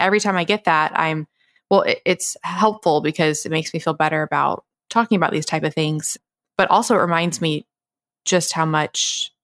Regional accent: the South, United States; growing up in the South, girls, we didn't go to gynecologists.

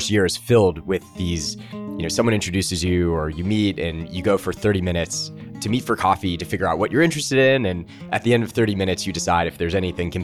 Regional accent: Los Angeles, California, United States; I grew up in Los Angeles. I'm surrounded by liberals. Everyone in my high school and middle school growing up were liberals.

